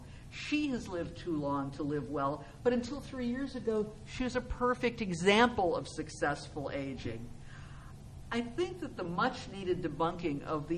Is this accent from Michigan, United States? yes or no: yes; Michigan, United States; my mom organized a reading for me at a bookstore in my hometown in Michigan.